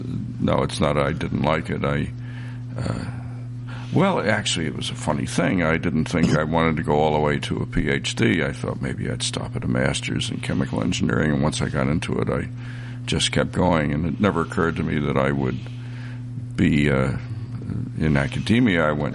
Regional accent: New Jersey, United States; I'm an Easterner. I'm originally from New Jersey.

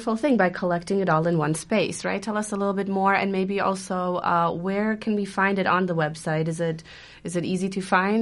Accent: Germany; English is a second language; that's how I read them as a child growing up in Germany.

